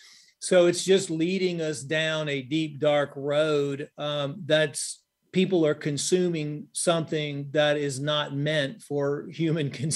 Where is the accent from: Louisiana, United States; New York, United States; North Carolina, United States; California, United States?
Louisiana, United States; I grew up in Louisiana, and you know, Louisiana is a hunting and fishing, you know, mecca over there.